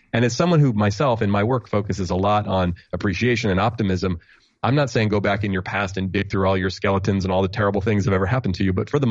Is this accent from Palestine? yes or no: no; Oakland, California, United States; I was this kid from Oakland, California, raised by a single mom. We didn't have a lot of money.